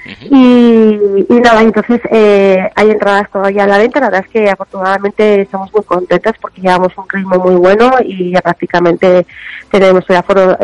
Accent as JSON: {"language": "Spanish", "region": "Valencian Community", "country": "Spain", "said": "al final somos los valencianos, somos muy agradecidos para esas cosas."}